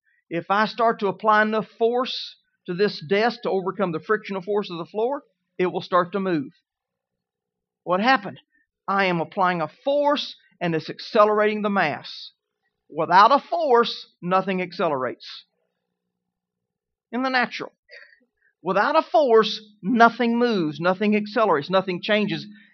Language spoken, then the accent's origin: English; Kentucky, United States; Whooped. You can tell we're from Kentucky, right?